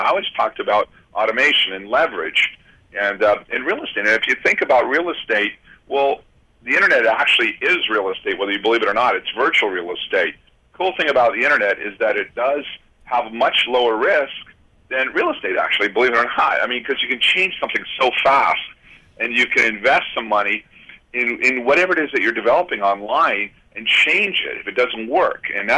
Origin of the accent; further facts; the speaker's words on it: Canada; also born or lived in United States; actually I was born in the U.S., I grew up in Canada, and to Canadian parents